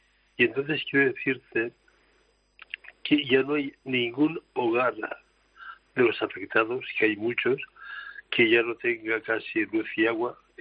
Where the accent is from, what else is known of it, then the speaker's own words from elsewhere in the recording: Valencian Community, Spain; Primera, de mi pueblo valenciano.